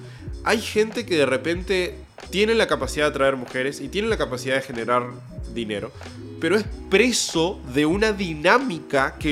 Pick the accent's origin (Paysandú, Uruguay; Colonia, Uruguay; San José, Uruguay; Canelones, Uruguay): San José, Uruguay; San José de Mayo; also born or lived in Montevideo; yo estuve muy atado a un pueblo muy pequeño que se llama San José de Mayo. Para los que conozcan, yo soy de Uruguay, no soy argentino, como la gran mayoría de personas piensa.